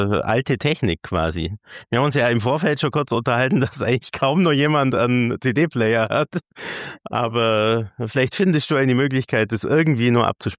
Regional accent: Bavaria, Germany; bei uns zu Hause in Bayern

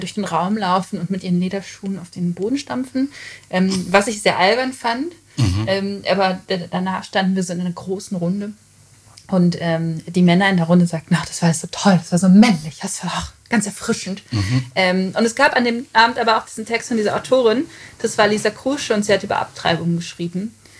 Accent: Gevelsberg, North Rhine-Westphalia, Germany; also born or lived in Hagen; now in Cologne, Germany; Ich bin in Hagen geboren, aber ich bin aufgewachsen in Gevelsberg. Gevelsberg ist so groß, dass es kein eigenes Krankenhaus hat, aber sehr viele Friseure. Das ist zwischen Hagen und Wuppertal.

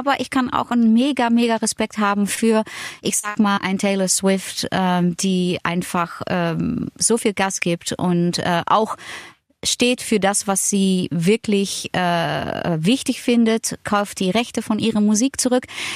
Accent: Netherlands; German is a second language; Und ich erfahre jetzt auch als Holländerin, wie es auch dann ist, jetzt ein Privatleben in den Niederlanden zu haben, mit meinem Kind dort, mit meinem Partner dort.

